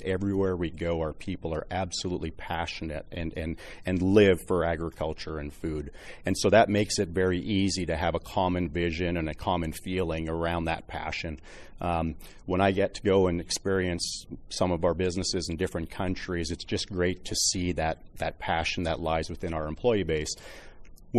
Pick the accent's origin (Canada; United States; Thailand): Canada; Manitoba; I grew up in Manitoba and have spent a lot of time in the Red River Valley, and I'm very familiar with it, growing up on a farm in that area